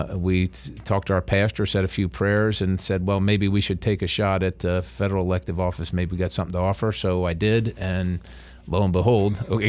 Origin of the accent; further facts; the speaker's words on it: Dillsburg, Pennsylvania, United States; We grew up pretty poor. The house that I grew up in Dillsburg didn't have any electricity or running water.